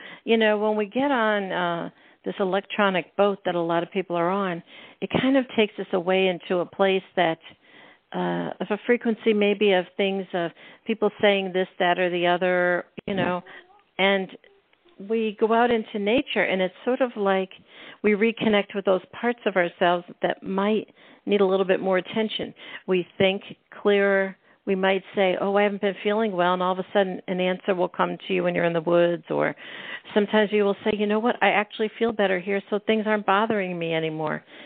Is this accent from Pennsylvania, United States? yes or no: yes; Pennsylvania, United States; I grew up in Pennsylvania in the mountains north of the Poconos, and I was always familiar with it.